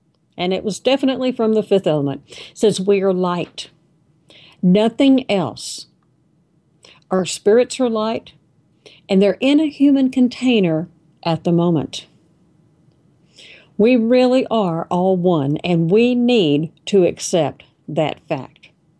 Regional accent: Texas, United States; And, you know, I'm also a sixth generation Texan.

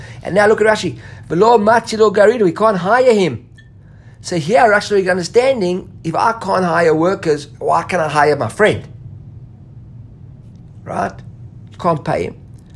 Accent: South Africa; we grew up like in South Africa where a goy would come into a room, then you switch the lights off.

